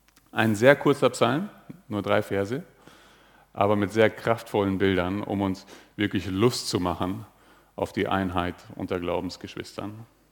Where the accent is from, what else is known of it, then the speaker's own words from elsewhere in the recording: Karlsfeld, Bavaria, Germany; also born or lived in Dachau; Ich bin in Dachau geboren, in Karlsfeld aufgewachsen, also ich bin hier aus der Gegend.